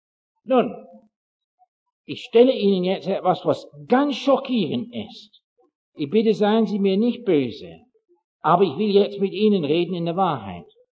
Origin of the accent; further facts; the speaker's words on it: England, United Kingdom; Die Engländer, ich bin ja selber Engländer, nicht wahr?